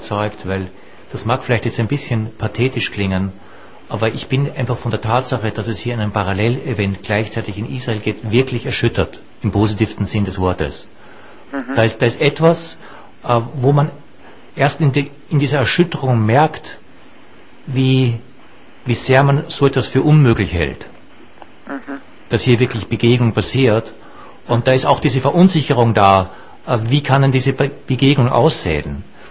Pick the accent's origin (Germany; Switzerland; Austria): Austria; wir sind ja beide Österreicher